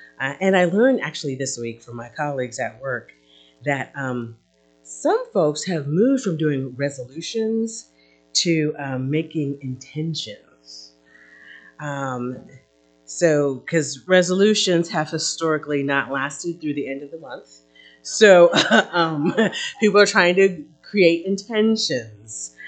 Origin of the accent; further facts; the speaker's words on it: New Jersey, United States; It's a series that I'm borrowing from my home state, New Jersey. Go Garden State.